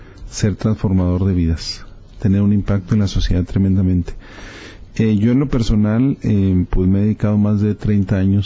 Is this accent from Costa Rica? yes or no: no; Delicias, Chihuahua, Mexico; yo soy de Delicia, Chihuahua.